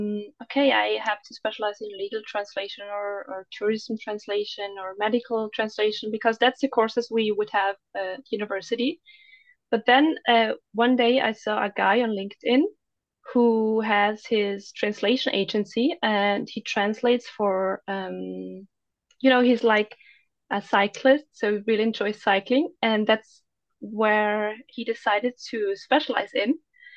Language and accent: English; Austria; I'm from Austria, and I'm now a freelance translator